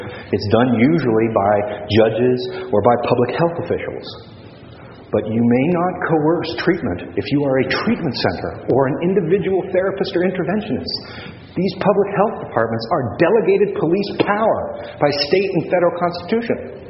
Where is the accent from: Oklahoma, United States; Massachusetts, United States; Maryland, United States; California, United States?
California, United States; But I got to tell you, I grew up in the Bay Area, and I remember this.